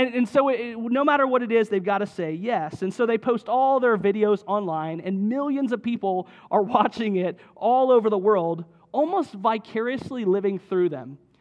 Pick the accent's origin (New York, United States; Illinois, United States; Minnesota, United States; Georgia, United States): Georgia, United States; Duluth; I grew up in Duluth, and I remember when the town center, Duluth Town Center, Town Green was built.